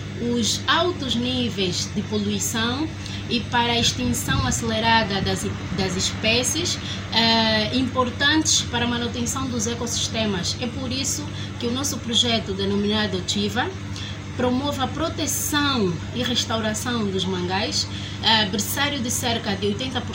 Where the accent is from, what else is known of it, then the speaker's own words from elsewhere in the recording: Lobito, Benguela, Angola; símbolo da minha cidade natal, Lobito, no litoral sul de Angola.